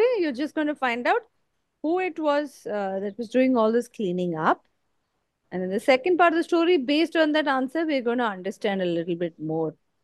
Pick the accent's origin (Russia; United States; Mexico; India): India; I'm from India.